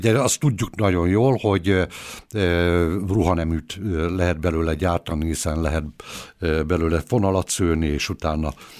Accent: Hajdú-Bihar, Hungary; Ez Biharban, Komádi, ugye Komádi volt az a környék

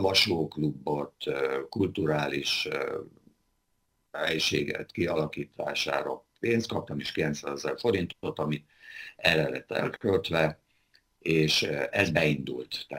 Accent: Mohács, Baranya, Hungary; also born or lived in Budapest; Mohácsra, az én szülővárosomba költöztünk

